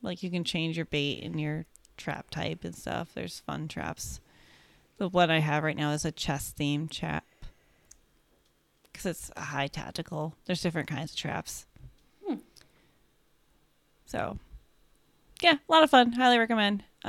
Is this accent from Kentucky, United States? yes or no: no; Illinois, United States; If you're from Indiana, I'm from Illinois. You understand. Our states don't really like each other.